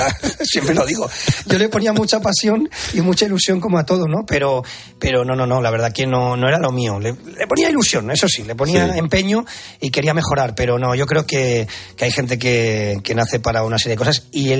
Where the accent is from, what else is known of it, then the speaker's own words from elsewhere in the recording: Madrid, Community of Madrid, Spain; no tiene nada que ver, ni soy de Valencia, ¿no? Soy de Madrid